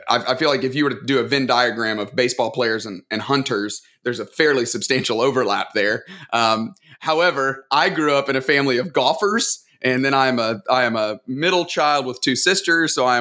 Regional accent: Tuscaloosa, Alabama, United States; I grew up in West Alabama in the little town called Tuscaloosa, a college town. The University of Alabama is there.

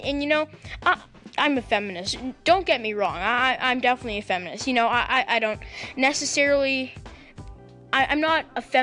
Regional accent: Canada; you can probably tell from that last name, I'm Jewish, and I'm from Canada

